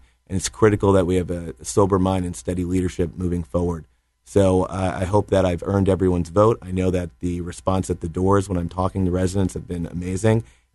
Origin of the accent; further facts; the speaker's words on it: Fairfield, Connecticut, United States; I grew up in Fairfield. Fairfield isn't what Fairfield was 20 years ago